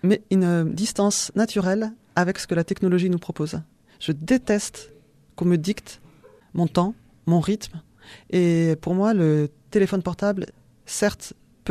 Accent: Lyon, Auvergne-Rhône-Alpes, France; par contre je viens de Lyon

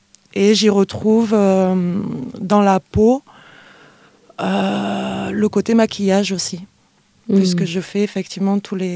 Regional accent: Auvergne-Rhône-Alpes, France; Alors à l'époque, j'étais basée dans le Beaujolais. Moi, je suis native de la Drôme, mais j'étais partie quelques années.

